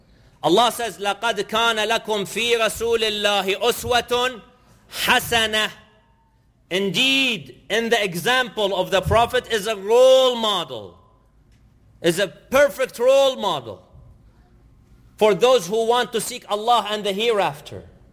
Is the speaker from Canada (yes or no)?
yes; Canada; In fact, I come from Canada.